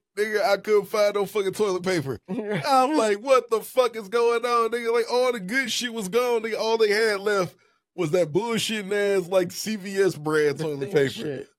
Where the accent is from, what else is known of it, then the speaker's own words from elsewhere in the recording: Detroit, Michigan, United States; Just like talking about, you know, black, like white kid growing up in Detroit.